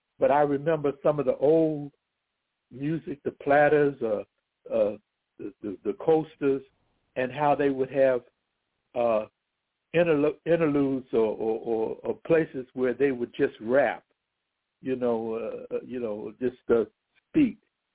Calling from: Jacksonville, Florida, United States; Jacksonville, Florida.

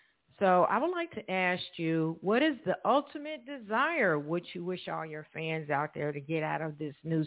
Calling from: Evansville, Indiana, United States; I am calling from Evansville, Indiana, and this show will be recorded.

